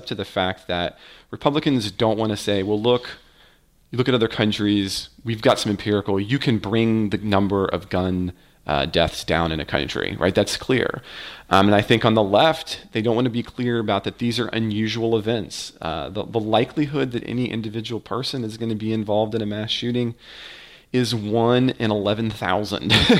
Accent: Parkland, Florida, United States; were talking about this in Parkland, Florida. It was difficult for me to talk about because this is my hometown, effectively.

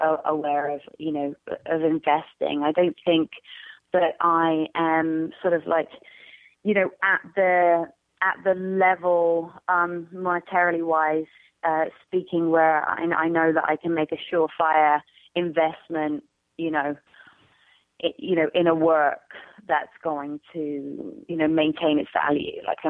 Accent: United Kingdom; maybe it's because I'm a Brit, and we sort of take our holidays more seriously

